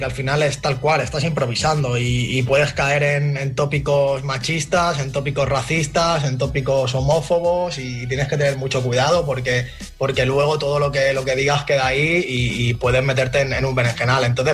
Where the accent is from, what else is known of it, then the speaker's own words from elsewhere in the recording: Parets del Vallès, Catalonia, Spain; Yo soy de Pares del Vallès